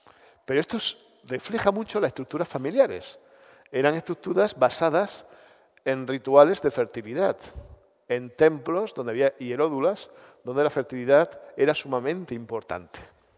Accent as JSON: {"language": "Spanish", "region": "Andalusia", "country": "Spain", "said": "Los que somos de Andalucía estamos muy acostumbrados a esto, ¿no?"}